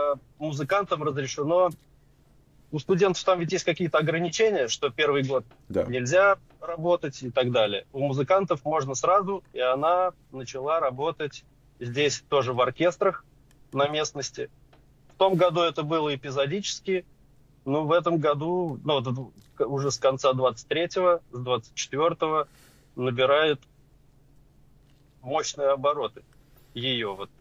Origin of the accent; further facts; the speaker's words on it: Kazan, Tatarstan, Russia; moved away as an adult; now in Boca Raton, United States; Я из Казани. Приехали мы с женой в прошлом году, уже даже в позапрошлом. Вот. По студенческой визе, она музыкант, а я член семьи музыканта. Вот. Мы приехали сразу в Бока-Ратон.